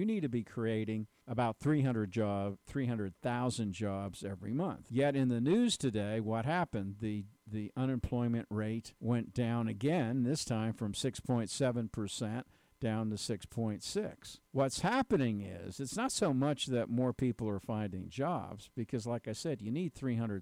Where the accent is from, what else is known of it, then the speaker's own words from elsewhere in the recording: East Coast, United States; now in Dallas, United States; even though I am from the East Coast originally, I don't have much practice